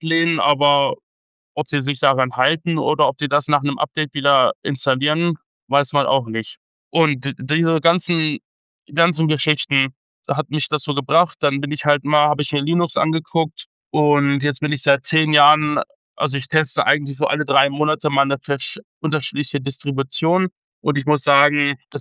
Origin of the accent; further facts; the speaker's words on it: Harz, Germany; Ja, ich komme aus dem Harz, arbeite im Handel, bin 33 Jahre alt